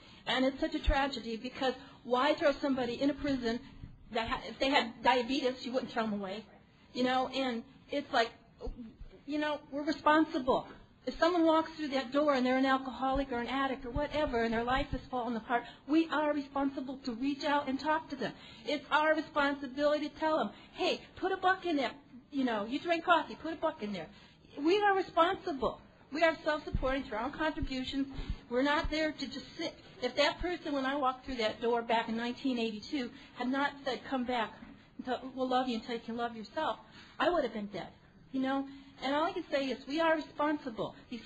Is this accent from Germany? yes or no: no; Anchorage, Alaska, United States; I'm an alcoholic from Anchorage, Alaska.